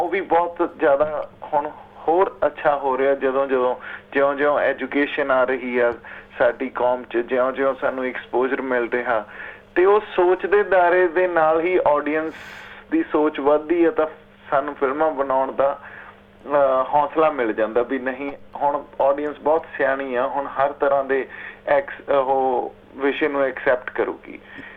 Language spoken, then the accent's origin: Punjabi; Bathinda, Punjab, India; also born or lived in Muktsar; ਮੈਂ ਮੁਕਤਸਰ ਦਾ ਜੰਮ ਪਲਾਂ ਜੀ, ਪਰ ਬਠਿੰਡੇ ਮੇਰਾ ਬਚਪਨ ਗੁਜ਼ਰਿਆ ਕਾਫੀ।